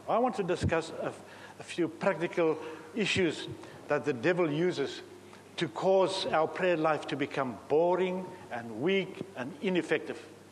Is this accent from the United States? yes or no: no; Eswatini; Now, I was born and bred in Swaziland. You all know where that is, little kingdom.